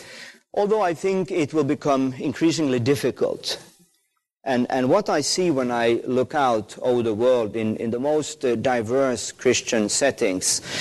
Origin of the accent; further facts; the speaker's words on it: Finland; English is a second language; So I told you I'm from Finland.